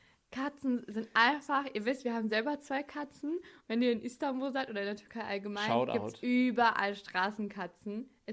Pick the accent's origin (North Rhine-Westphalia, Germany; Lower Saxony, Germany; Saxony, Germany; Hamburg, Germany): North Rhine-Westphalia, Germany; Bielefeld; born there; ich bin in Bielefeld geboren, meine Wurzeln liegen in Devrek.